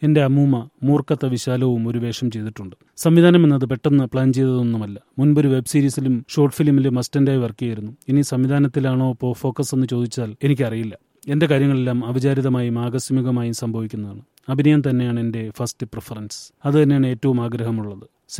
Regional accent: Thrissur, Kerala, India; ഞങ്ങൾ രണ്ടുപേരും തൃശൂരുകാരായതും മറ്റൊരു കാരണമാകാം.

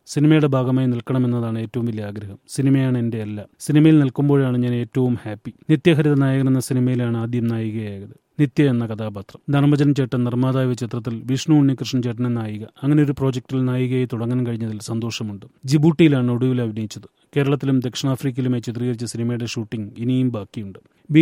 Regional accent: Thrissur, Kerala, India; ഞങ്ങൾ രണ്ടുപേരും തൃശൂരുകാരായതും മറ്റൊരു കാരണമാകാം.

